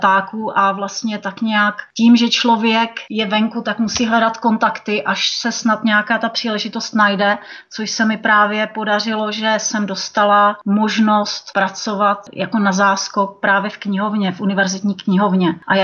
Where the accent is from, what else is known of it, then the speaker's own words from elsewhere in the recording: Bohemia, Czechia; moved away as an adult; Já jsem vlastně přijela z Čech, kde jsem měla profesi, kterou jsem milovala, v které jsem byla poměrně zaběhnutá.